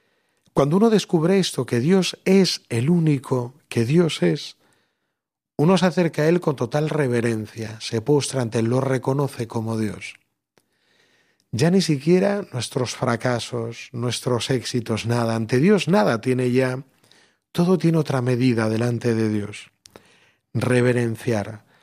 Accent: Galicia, Spain; porque en Galicia, de donde yo soy, le tienen muchísima devoción.

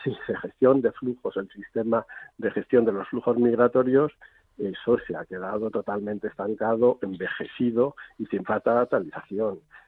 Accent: Spain; moved away; cuando tú te vas a hacer la renovación del pasaporte como español aquí en nuestros países, en estos países de emigración

